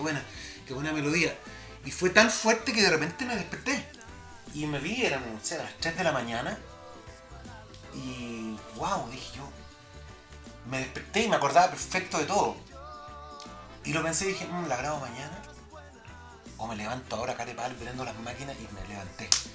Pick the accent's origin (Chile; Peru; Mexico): Chile; yo trato de cantar como chileno, como latino en mi reggae.